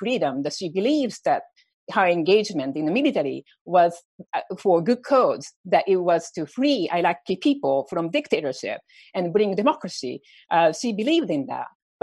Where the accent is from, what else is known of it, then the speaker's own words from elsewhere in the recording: United States; we have collectively, as American, I say, we made a huge mistake in Iraq.